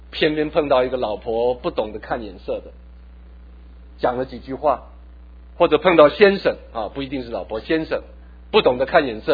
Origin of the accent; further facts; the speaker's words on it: China; 明明是我们中国人做的，但是我们英文讲得不大好